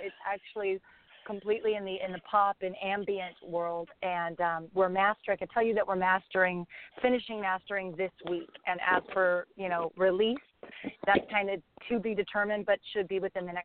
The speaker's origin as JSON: {"language": "English", "town": "Los Angeles", "region": "California", "country": "United States", "said": "I'm from Los Angeles, California, and I'm a songwriter and a producer, and an artist"}